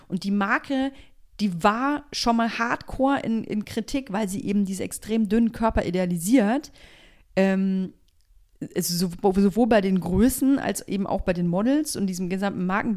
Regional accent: Nuremberg, Bavaria, Germany; bei uns in Nürnberg ist dieser Hype so eingeschlagen, da muss ich so 13, 14 gewesen sein.

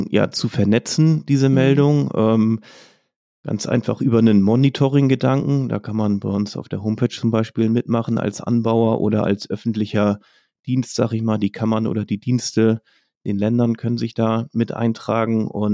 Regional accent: Kiel, Schleswig-Holstein, Germany; ich habe in Kiel mein Agrarstudium gemacht, im Bachelor und Master, bin auch geborener Kieler, also ja, doch ein typisches Nordlicht, würde ich mal sagen.

